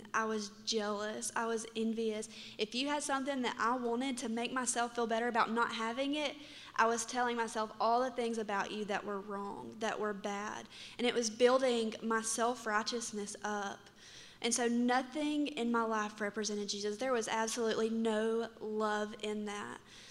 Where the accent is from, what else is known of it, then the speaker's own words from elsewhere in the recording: Coleman, Alabama, United States; I grew up in Coleman, Alabama. I went to Coleman High School.